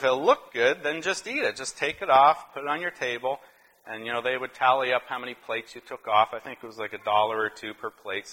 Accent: Nova Scotia, Canada; I grew up in Nova Scotia, Canada. When I grew up, this would have been in the 80s.

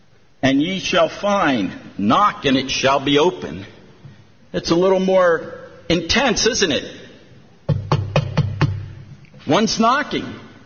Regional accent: Dorothy, New Jersey, United States; When I was about 8 years old, I came to the Lord, and I was raised in Dorothy, New Jersey

